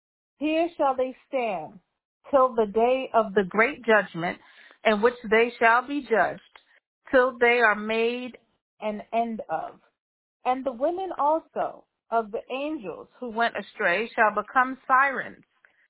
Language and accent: English; New York, United States; I'm from the Bronx, so right out of the Bronx.